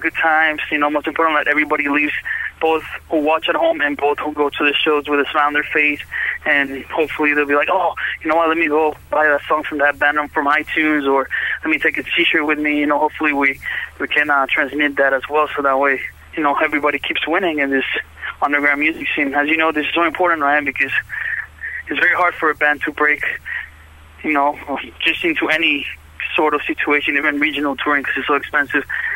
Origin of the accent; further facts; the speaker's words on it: Bogotá, Colombia; You know, where I grew up in Bogota is very similar to Seattle as far as the weather.